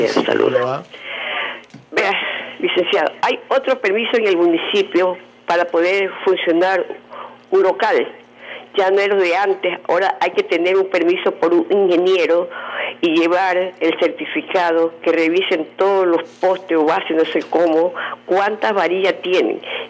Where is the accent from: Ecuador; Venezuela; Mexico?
Ecuador; Guayaquil, Guayas; yo no estoy por nadie, yo soy guayaquileña